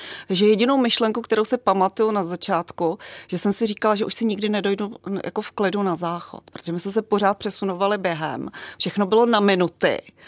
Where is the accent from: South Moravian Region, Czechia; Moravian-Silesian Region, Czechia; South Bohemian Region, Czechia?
South Bohemian Region, Czechia; Vimperk; pocházím z Vimperka, z vojenského města. A protože už jsem ročník 70